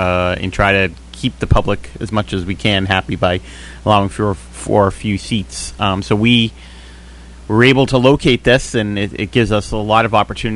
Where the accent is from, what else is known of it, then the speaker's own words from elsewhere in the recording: Somerville, Massachusetts, United States; I grew up in Somerville, and probably from the time that I can remember